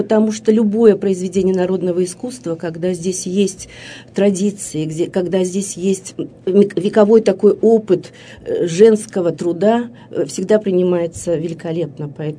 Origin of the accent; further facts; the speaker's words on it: Yekaterinburg, Sverdlovsk Oblast, Russia; moved away as an adult; Я тоже такой переселенец, ну, 20 века. Я приехала из Екатеринбурга, тогда еще из Свердловска, после института, после университета, молодой искусствовед